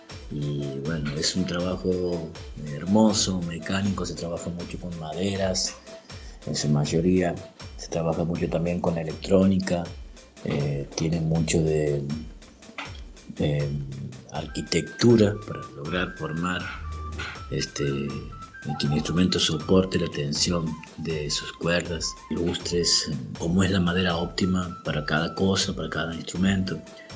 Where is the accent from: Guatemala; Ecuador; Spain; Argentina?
Argentina; Santiago del Estero; soy de Santiago del Estero Capital.